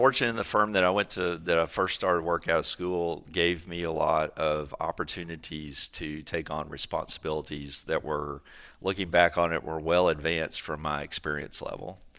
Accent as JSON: {"language": "English", "town": "Longview", "region": "Texas", "country": "United States", "tie": "born or raised there", "said": "I grew up in Longview in East Texas"}